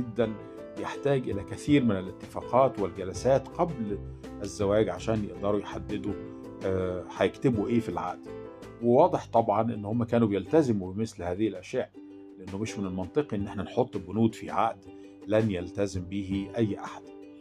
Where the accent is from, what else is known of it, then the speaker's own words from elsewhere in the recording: Upper Egypt, Egypt; عندنا في الصعيد لحد النهاردة